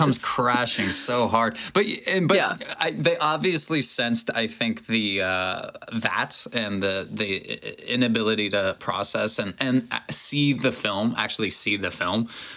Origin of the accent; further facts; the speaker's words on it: Ohio, United States; Like, I grew up in Ohio